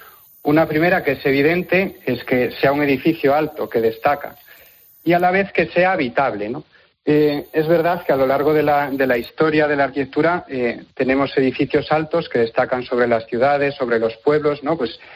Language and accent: Spanish; Galicia, Spain; yo soy parte implicada porque soy gallego.